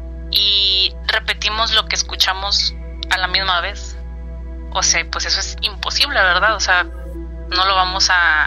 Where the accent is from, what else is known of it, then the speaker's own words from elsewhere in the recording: Tampico, Tamaulipas, Mexico; Yo soy de Tampico, Tamaulipas.